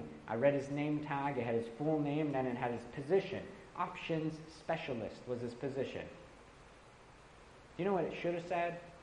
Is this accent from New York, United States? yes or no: yes; New York, United States; now in Nebraska, United States; I'm a New Yorker here in Nebraska.